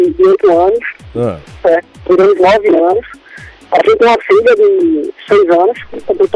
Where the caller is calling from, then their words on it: Recife, Pernambuco, Brazil; Falo do Recife.